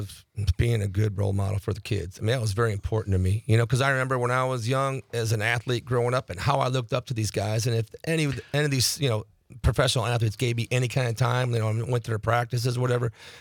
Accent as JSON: {"language": "English", "town": "Buffalo", "region": "New York", "country": "United States", "tie": "born or raised there", "said": "I grew up in Buffalo, New York. He was a Buffalo fireman"}